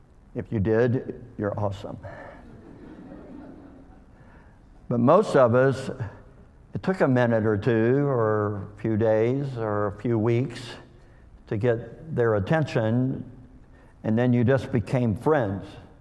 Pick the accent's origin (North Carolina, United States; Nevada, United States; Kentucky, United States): Kentucky, United States; I'm from Kentucky.